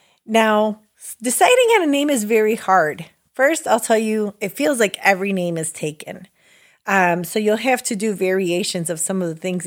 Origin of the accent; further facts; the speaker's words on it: Guanacatlán, Mexico; I'm from Guanacatlán, so I like that.